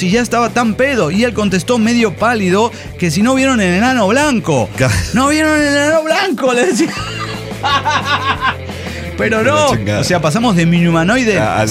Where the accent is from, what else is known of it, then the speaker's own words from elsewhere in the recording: Mexico; hay una historia de unos borrachitos de mi pueblo donde cuentan que uno de ellos... Estamos en México, ¿no?